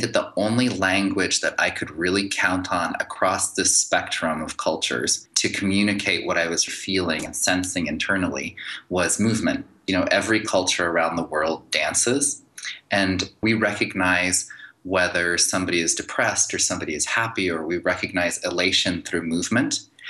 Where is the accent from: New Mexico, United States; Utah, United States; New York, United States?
New Mexico, United States; Santa Fe; When I grew up in Santa Fe, I went to bilingual public schools in the day. Then I went to martial arts classes in the evening. And I had this family that was Korean and American.